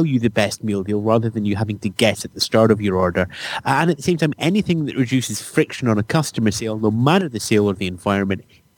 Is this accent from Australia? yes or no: no; Scotland, United Kingdom; And I'm Scottish.